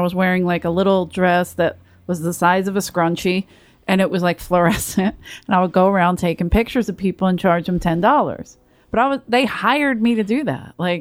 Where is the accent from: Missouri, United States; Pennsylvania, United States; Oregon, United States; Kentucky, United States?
Pennsylvania, United States; Philadelphia; I grew up different. I grew up in South Philadelphia. Drugs were always around.